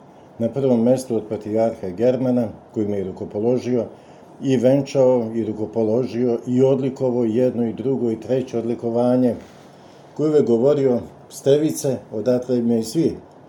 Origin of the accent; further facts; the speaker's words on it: Belgrade, Serbia; znači ja sam dete sa Crvenog krsta